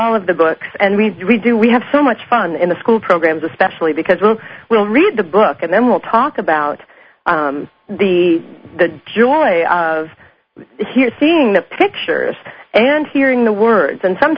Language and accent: English; Detroit, Michigan, United States; I grew up in Detroit, and Greenfield Village is there, which has an enormous tribute to the Wright brothers.